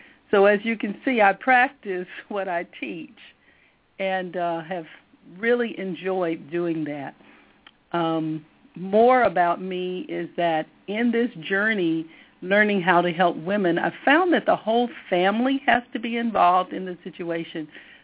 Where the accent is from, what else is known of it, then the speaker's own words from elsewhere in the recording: Pine Bluff, Arkansas, United States; born there; I was born in Pine Bluff, Arkansas, to a father who was a Baptist minister